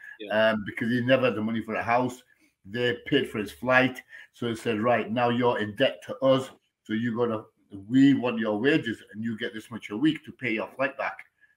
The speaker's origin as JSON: {"language": "English", "town": "Hitchin", "region": "East of England", "country": "United Kingdom", "tie": "born there", "said": "From born Hitchin. Hitchin, Hertfordshire."}